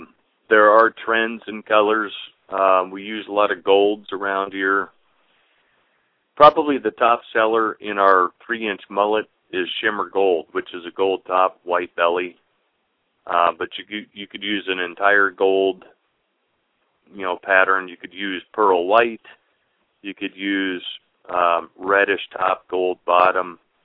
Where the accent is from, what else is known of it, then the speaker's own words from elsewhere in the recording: Arizona, United States; moved away as an adult; I grew up in Arizona, graduated from college in Arizona, and then I moved to Florida to go to umpire school.